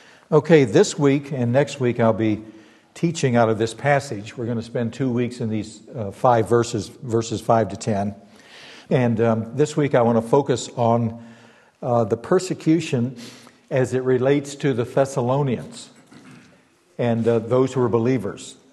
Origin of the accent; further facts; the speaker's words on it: United States; We're born and raised in the West and in America, for which I am grateful.